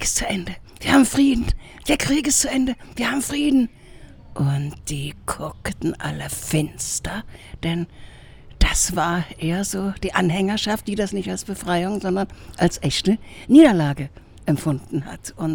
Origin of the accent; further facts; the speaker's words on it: Leipzig, Saxony, Germany; Ich bin in Leipzig groß geworden, in der Großstadt.